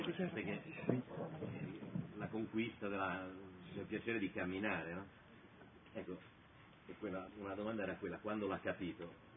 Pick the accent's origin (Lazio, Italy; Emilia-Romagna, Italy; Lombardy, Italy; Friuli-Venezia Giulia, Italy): Lazio, Italy; Rome; io vivo a Roma, sono di Roma